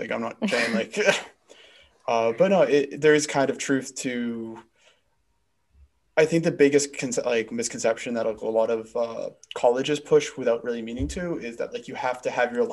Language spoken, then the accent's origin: English; Boston, Massachusetts, United States; I'm originally from the Boston area.